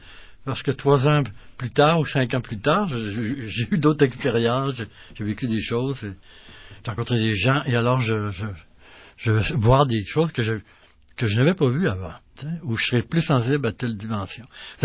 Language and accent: French; Quebec, Canada; moi, je suis un Québécois, bébé boomer, type, né en 46